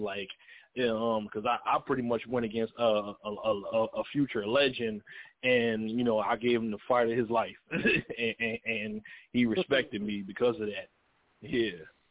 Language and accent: English; Philadelphia, Pennsylvania, United States; moved away as an adult; now in New Jersey, United States; I was raised out there. I was raised in North Philly. Yeah, I was down near. Probably since I was all the way in my 20s, my early 20s, and then I moved to New Jersey.